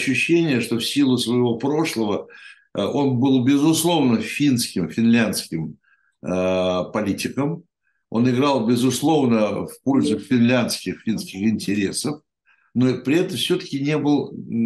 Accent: Moscow, Russia; now in Saint Petersburg, Russia; я как, ну, москвич, но переехавший в Петербург

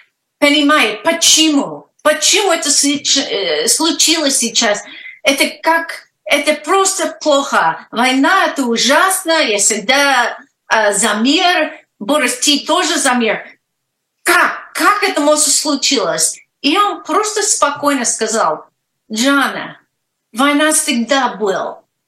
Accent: Russia; moved away as an adult; Да, я, ты знаешь, как я уехала из России в 96 году

